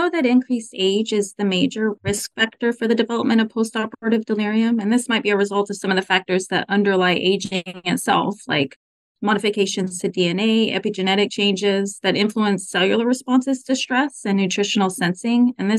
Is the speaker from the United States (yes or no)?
yes; Oklahoma, United States; I'm originally from Oklahoma.